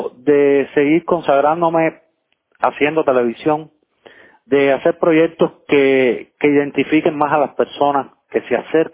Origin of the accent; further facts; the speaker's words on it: Cuba; la vida del cubano y poner en alto el nombre de mi país y del lugar de donde soy.